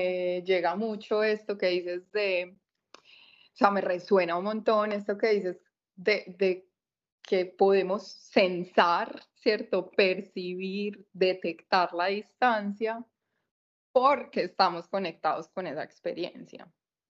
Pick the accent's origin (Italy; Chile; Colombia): Colombia; now in Norway; yo soy de Colombia y estoy viviendo en este momento en Noruega por un periodo de tiempo.